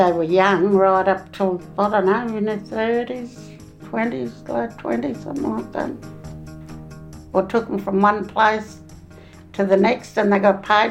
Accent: New South Wales, Australia; also born or lived in Sydney; I was here, then back and forth from here to Willamaringal, Gadooga, Brewarrina, Burke. Yeah. So it was just one big circle we did all the time.

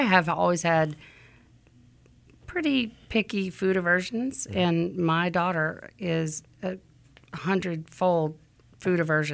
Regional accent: Louisiana, United States; And I'm from Louisiana, and, you know, the motto there is we don't eat to live, we live to eat.

